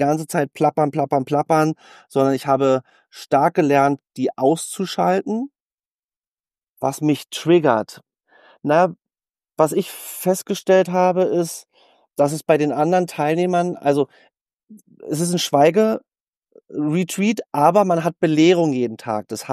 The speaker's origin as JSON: {"language": "German", "region": "Berlin", "country": "Germany", "said": "ich bin Berliner, ja, freie Schnauze"}